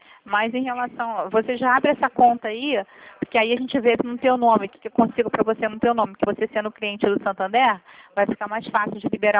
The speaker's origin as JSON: {"language": "Portuguese", "region": "Rio de Janeiro", "country": "Brazil", "said": "Não, eu sou aqui da Presidente Vargas, no centro do Rio."}